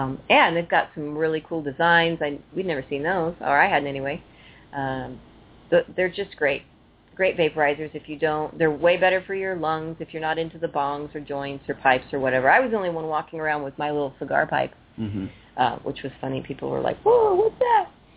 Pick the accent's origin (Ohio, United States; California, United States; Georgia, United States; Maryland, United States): California, United States; Napa; because I am from Napa.